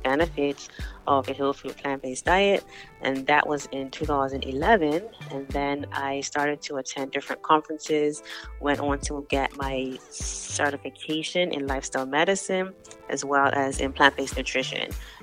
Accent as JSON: {"language": "English", "country": "Bermuda", "said": "I'm originally from Bermuda, and as part of our culture or the way that our family lived was predominantly vegetarian."}